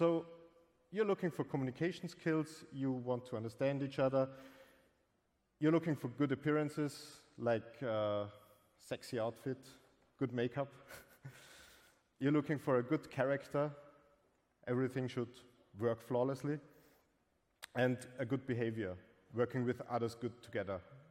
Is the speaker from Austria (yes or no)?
yes; Vienna, Austria; I'm from Austria, Vienna.